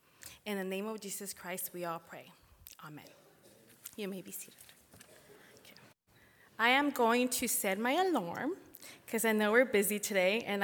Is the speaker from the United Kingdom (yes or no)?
no; Los Angeles, California, United States; now in Louisville, United States; I live in Kentucky. What? I'm from Los Angeles, California, East LA to be specific, completely different from here. It doesn't even compare to Louisville.